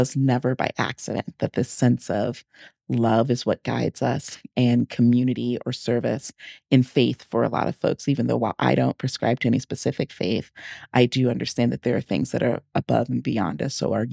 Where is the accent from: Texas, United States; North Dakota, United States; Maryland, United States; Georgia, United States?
Texas, United States; San Antonio; now in Omaha, United States; growing up in San Antonio, the neighborhood, the little circle that we were in on near the base, there's just so much like Latinos there.